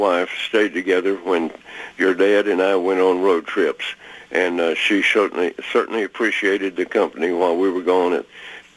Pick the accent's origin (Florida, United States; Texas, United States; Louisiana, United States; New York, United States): Texas, United States; San Antonio; Jerry Grody and I grew up together in San Antonio.